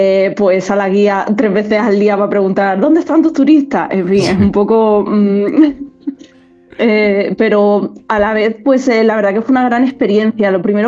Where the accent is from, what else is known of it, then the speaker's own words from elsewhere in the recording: Granada, Andalusia, Spain; porque me encanta hablar de mi tierra, presumir de mi tierra, porque siempre digo que Granada puede ser una de las provincias más completas de España